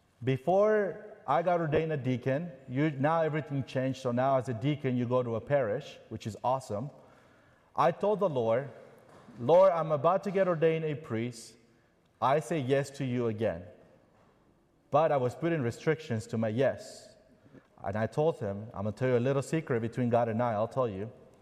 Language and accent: English; Mexico City, Mexico; moved away as an adult; now in United States; I was born and raised in Mexico City. I grew up there. And I came to the United States seeking for the American dream, seeking for a better life that I wouldn't have in my home.